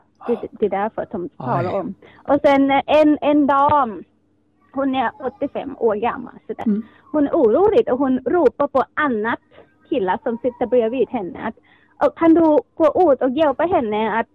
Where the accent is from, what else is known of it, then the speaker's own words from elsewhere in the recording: Kanchanaburi, Thailand; Swedish is a second language; now in Sweden; Jag kommer från Kantanaburi.